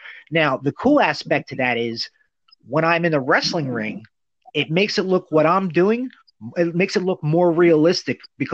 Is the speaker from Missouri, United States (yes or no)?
no; New Jersey, United States; Look, man, I'm 42 years old. I grew up in South Jersey.